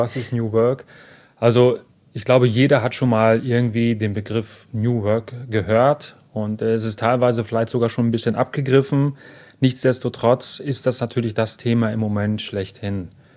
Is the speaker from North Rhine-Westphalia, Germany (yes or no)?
yes; Telgte, North Rhine-Westphalia, Germany; Ich komme nicht direkt aus Münster, also meine Heimat ist ein bisschen weiter, aber nicht viel weiter, ist in Telgte, also quasi vor der Haustür.